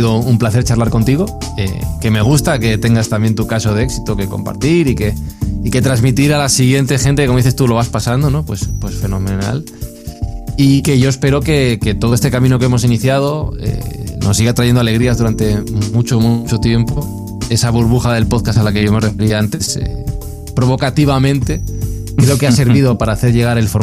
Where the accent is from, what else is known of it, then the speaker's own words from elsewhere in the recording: Madrid, Community of Madrid, Spain; yo vivo en Madrid, yo soy español y toda mi vida he vivido aquí.